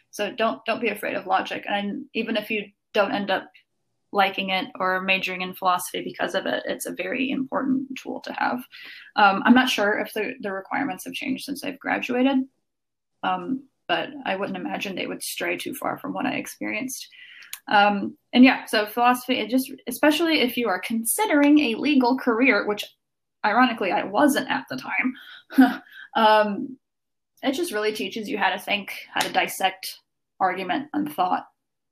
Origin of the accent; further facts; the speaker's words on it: Italy; I'm from Italy. I grew up there. My mom is American, which explains why I sound the way that I sound, and my dad's Italian. But I grew up in the public Italian education system.